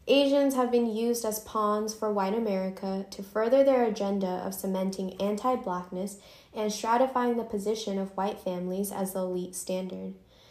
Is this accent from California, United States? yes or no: yes; San Jose, California, United States; And so I grew up in San Jose, and living there, I had always counted myself lucky to have been surrounded by all this ethnic and cultural diversity